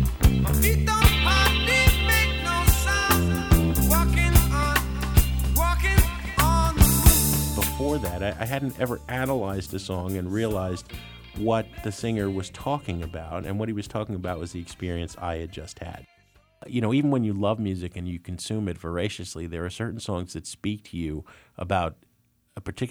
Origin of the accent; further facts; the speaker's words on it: Jersey City, New Jersey, United States; I grew up in Jersey City, New Jersey, and I had a crush on this girl.